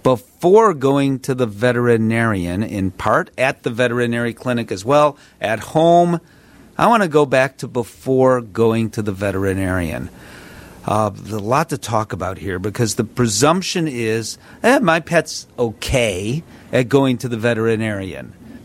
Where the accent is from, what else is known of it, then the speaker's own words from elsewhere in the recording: Chicago, Illinois, United States; As a Chicagoan, it's warmer in the city.